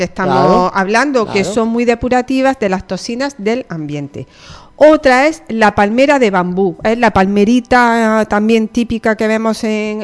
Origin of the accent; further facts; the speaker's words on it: Granada, Andalusia, Spain; now in Almería, Spain; pero yo soy de Granada, yo la conocía en maceta